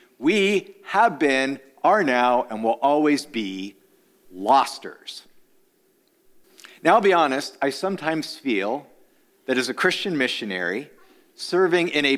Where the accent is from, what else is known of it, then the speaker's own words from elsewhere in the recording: Canada; now in United States; I grew up in Canada, which is probably why I got sent back there. Even after 19 years of foreign mission service here in the United States of America.